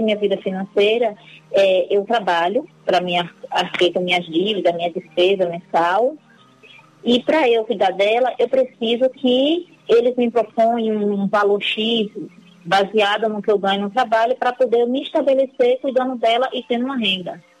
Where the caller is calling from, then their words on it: Salvador, Bahia, Brazil; De Salvador.